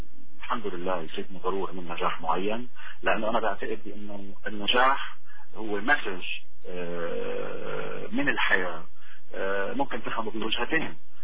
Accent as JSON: {"language": "Arabic", "town": "Damascus", "region": "Damascus Governorate", "country": "Syria", "tie": "born or raised there", "said": "وفعلا بفخر دائما طلعت من منطقة اسمها ديوانية، كبرت فيها بوقتي"}